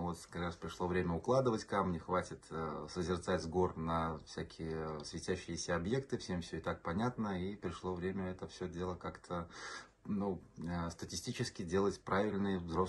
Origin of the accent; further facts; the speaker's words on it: Riga, Latvia; В первую очередь нас связывает одна страна, мы все из Латвии, из Риги.